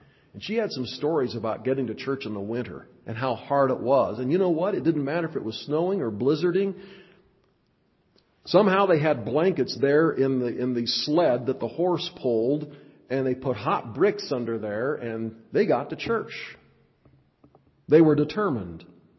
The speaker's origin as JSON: {"language": "English", "town": "Monroe", "region": "Nebraska", "country": "United States", "tie": "born or raised there", "said": "This last week, we drove to where I grew up in Monroe, Nebraska, on the farm."}